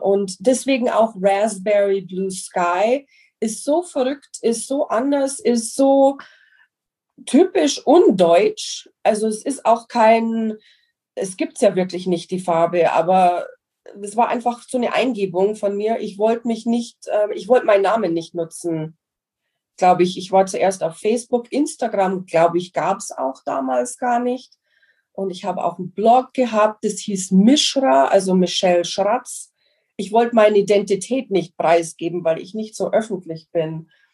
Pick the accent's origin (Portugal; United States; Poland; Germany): United States; German is a second language; jetzt merkt man es vielleicht auch, ich bin Amerikanerin.